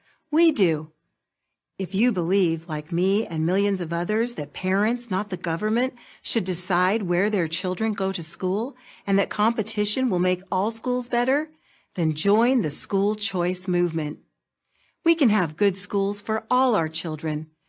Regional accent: California, United States; But for millions of families in my home state of California and in many others, school choice is not a choice.

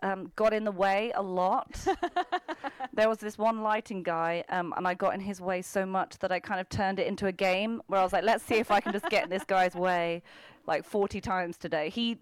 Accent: United Kingdom; but I can't because I'm British and I'm really polite and I say sorry like 12 times in every conversation.

